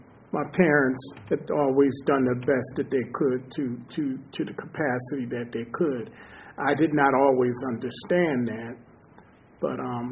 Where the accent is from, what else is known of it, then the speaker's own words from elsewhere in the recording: Baltimore, Maryland, United States; I grew up on the East Coast, Baltimore, single-parent household.